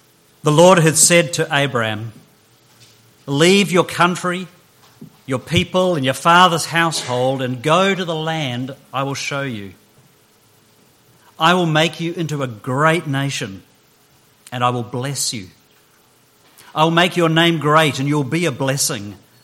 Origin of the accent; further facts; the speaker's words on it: Christchurch, Canterbury, New Zealand; I was raised in Christchurch in New Zealand. And Christchurch was just a very, very beautiful city to grow up in.